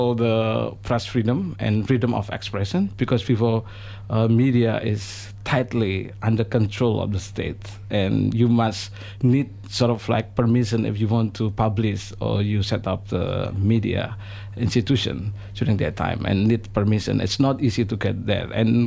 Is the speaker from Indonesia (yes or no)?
yes; Yogyakarta, Special Region of Yogyakarta, Indonesia; English is a second language; And if I give comparison in my hometown in Yogyakarta, we also have a volcano eruption, Merapi Mountain.